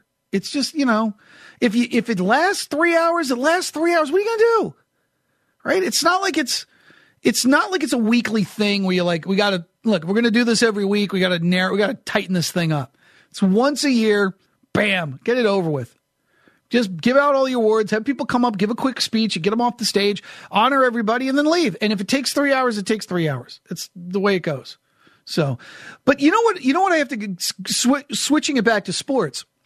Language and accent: English; New Hampshire, United States; And I remember, like, growing up in New Hampshire, I'd watch it and I'd be like so kind of envious of these guys.